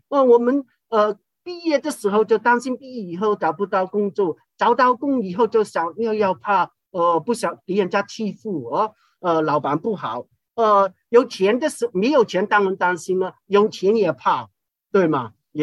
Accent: Hong Kong; accent: Hong Kong; Chinese is a second language; 我香港人要讲普通话的时候，我怎么去面对？

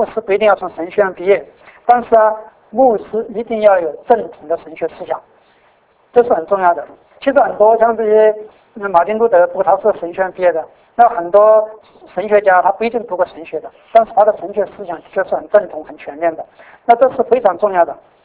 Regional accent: Sichuan, China; 那我记得我们四川有一句那种歇后语

